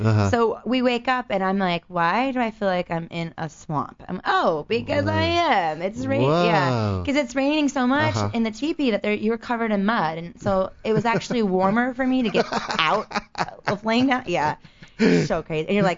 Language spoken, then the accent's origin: English; Maryland, United States; I grew up in Maryland near the woods